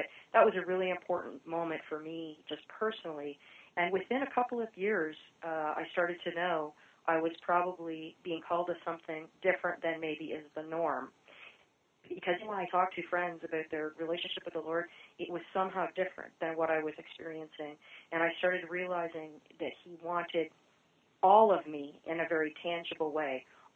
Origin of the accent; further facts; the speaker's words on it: Oshawa, Ontario, Canada; now in United States; I'm originally from Oshawa, Ontario, Canada, and I'm the first international member of our community.